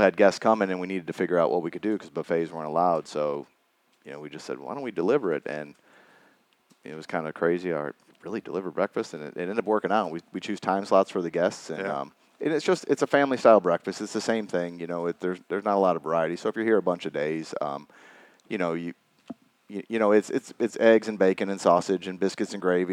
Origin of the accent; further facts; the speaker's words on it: Plainfield, Illinois, United States; I grew up in Plainfield. Sure. It's about 45 miles south of Chicago.